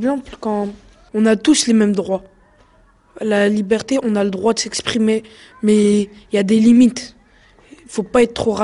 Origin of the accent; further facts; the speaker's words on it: Saint-Denis, Île-de-France, France; Moi, je vous accueille à Saint-Denis, dans ma ville natale, où j'ai grandi.